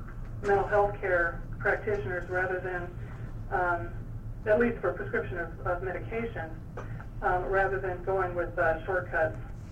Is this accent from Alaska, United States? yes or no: yes; Alaska, United States; I'm a psychiatrist. I grew up here in Alaska and returned after completing my medical training about 3 years ago.